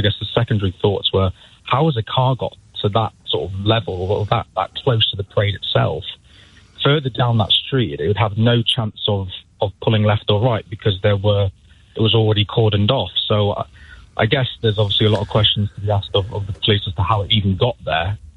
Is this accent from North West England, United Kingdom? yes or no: yes; Chester, North West England, United Kingdom; Well, I'm originally from Chester, but I got a train in.